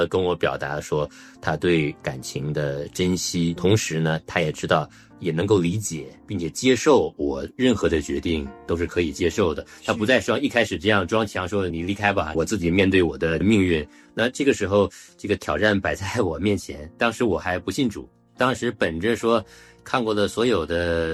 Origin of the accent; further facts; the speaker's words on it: Shenyang, Liaoning, China; 因为我就是我老家在东北沈阳人，觉得东北男人然后比较坚强啊